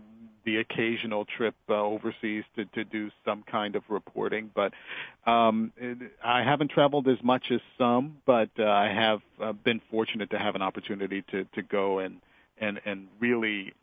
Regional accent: Charleston, United States; also born or lived in Memphis / Raleigh; now in New York, United States; I found it out when I went from my hometown Charleston to Memphis, from Memphis to Raleigh, and from Raleigh here to New York

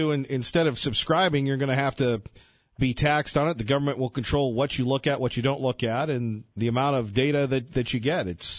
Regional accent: the North, United States; Now, I grew up in the North, and I can never be one of you, a native Southerner

